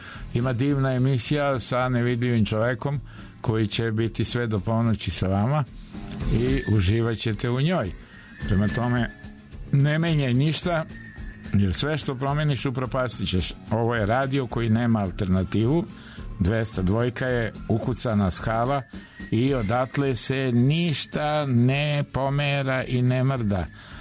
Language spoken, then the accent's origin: Serbian; Kragujevac, Šumadija and Western Serbia, Serbia; Kragujevac je moj rodni grad.